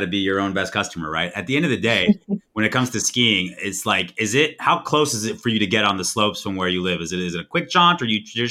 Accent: West Coast, United States; now in Florida, United States; So when I grew up in the West Coast of the United States, I had a snowboard. I was snowboarding. During the winter, I'd go pretty religiously. I moved to Florida

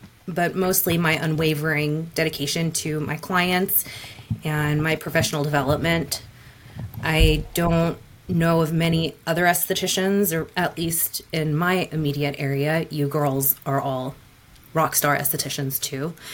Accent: Houston, Texas, United States; I grew up in North Houston, white upper middle class suburbia.

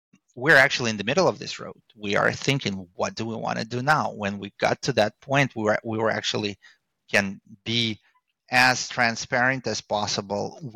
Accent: Montreal, Quebec, Canada; And it's funny, I'm from Montreal.

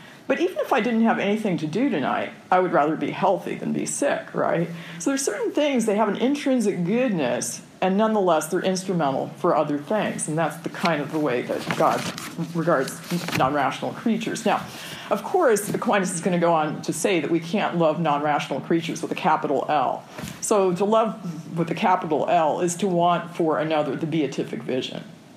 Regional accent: California, United States; Like, for example, I'm from Southern California.

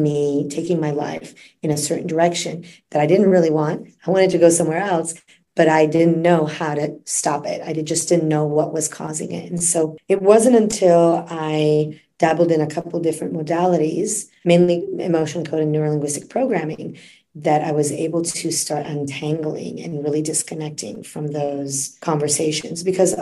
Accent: Florence, Tuscany, Italy; I was born and raised in Florence, Italy.

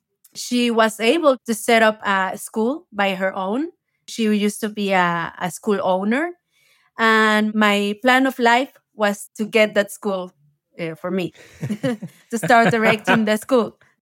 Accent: Mexico City, Mexico; I was born and raised in Mexico City. I'm still living here and I bet I will be here the rest of my life because I really love Mexico City.

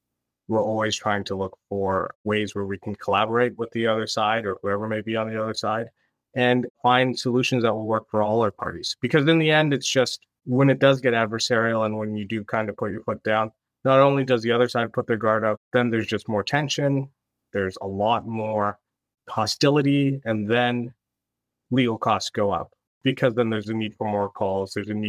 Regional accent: Scarborough, Ontario, Canada; lots of charities too, especially in my hometown, which is in Malvern, Scarborough, the Malvern Family Resource Center there.

